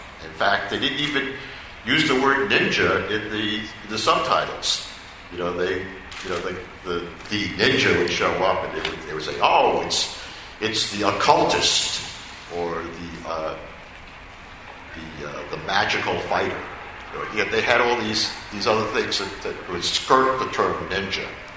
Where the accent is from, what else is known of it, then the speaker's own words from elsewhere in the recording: New York City, New York, United States; I grew up in New York City, And, you know, our only touchstone to, my only touchstone to my Japanese American culture was that there was a Japanese American Buddhist church